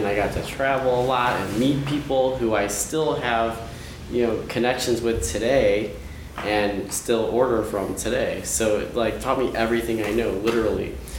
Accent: Creve Coeur, Missouri, United States; We grew up in Creve Coeur.

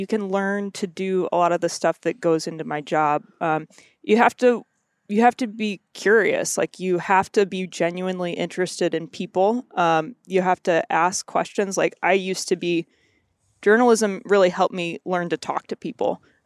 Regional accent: Missouri, United States; also born or lived in Kentucky; I grew up in Missouri. My family's all originally from Kentucky. I was born in Kentucky. We've got a family farm in Southern Indiana.

